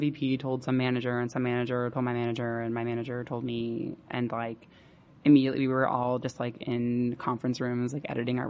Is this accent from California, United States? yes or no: yes; California, United States; I mean, I grew up in the Bay Area, but I'd never lived in San Francisco proper.